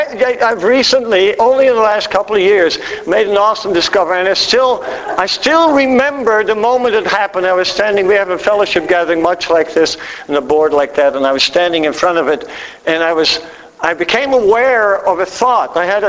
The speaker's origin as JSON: {"language": "English", "country": "Netherlands", "tie": "born or raised there", "said": "I've got a little benefit on you because I was raised in Holland"}